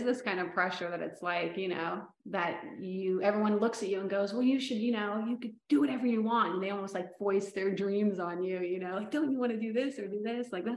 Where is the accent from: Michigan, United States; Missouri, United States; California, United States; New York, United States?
California, United States; La Costa; so I grew up riding in La Costa, and I actually, there was a barn across the street from my backyard